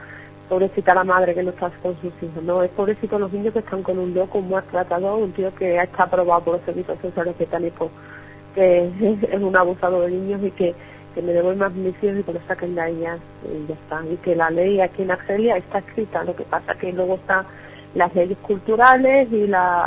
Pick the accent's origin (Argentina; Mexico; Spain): Spain; yo porque soy española